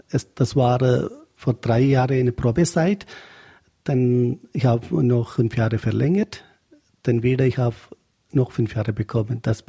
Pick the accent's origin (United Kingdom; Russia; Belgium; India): India; German is a second language; moved away as an adult; now in Germany; Eigentlich komme ich aus Indien und seit 2011 September hier in Deutschland bis zum Regensburg angekommen.